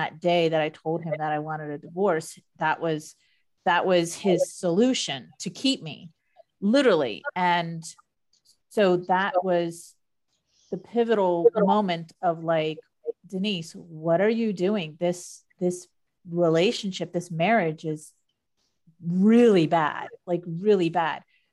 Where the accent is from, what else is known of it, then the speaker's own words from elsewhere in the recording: Florida, United States; now in North Carolina, United States; uproot everything my whole life because I was from Florida. I lived in Florida. My whole family was in Florida and moved three states away